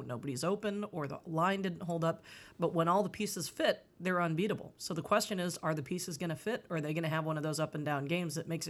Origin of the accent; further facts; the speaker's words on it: St. Louis, Missouri, United States; I can't root for Kansas City because I'm from St. Louis